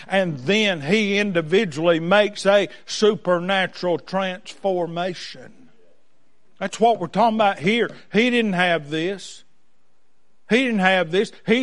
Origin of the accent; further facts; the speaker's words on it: Wilkes County, North Carolina, United States; See, I'm from Wilkes County, North Carolina.